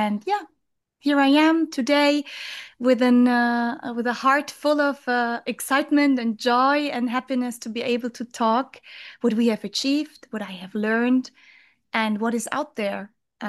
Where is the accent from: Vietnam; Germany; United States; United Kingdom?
Germany; I was born in Germany on a farm